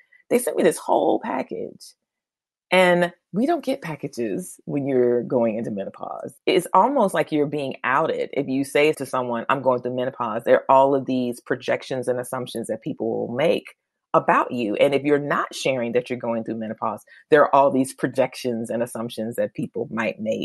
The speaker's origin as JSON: {"language": "English", "region": "Maryland", "country": "United States", "tie": "born or raised there", "also_born_or_lived": "North Carolina", "said": "I grew up both in Maryland and North Carolina."}